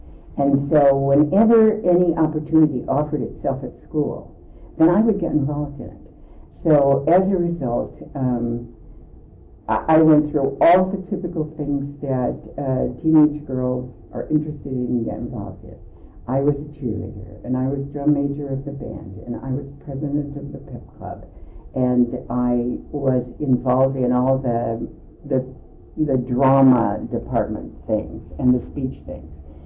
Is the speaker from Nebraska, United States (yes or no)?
yes; Nebraska, United States; born there; Oh, I was born in the Midwest, in Nebraska.